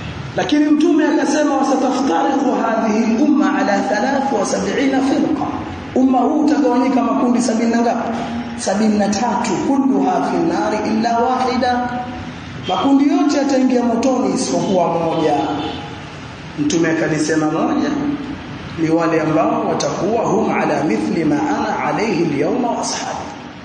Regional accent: Tanga, Tanga Region, Tanzania; Sisi pia tumetoka. Mimi nimetoka huko Tanzania, Tanga.

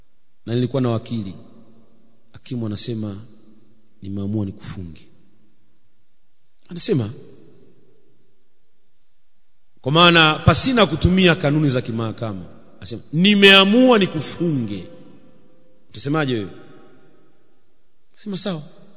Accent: Tanzania; Mimi ni Mtanzania

